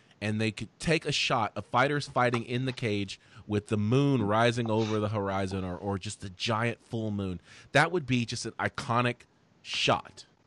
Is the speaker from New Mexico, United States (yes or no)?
no; Raywood, Texas, United States; I grew up in Raywood, Texas. It's a small town. We don't really have any gangs.